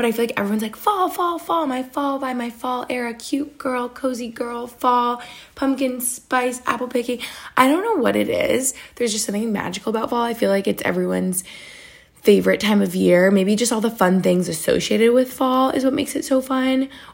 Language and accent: English; New York, United States; I'm biased because I'm from New York State where you have like all the seasons.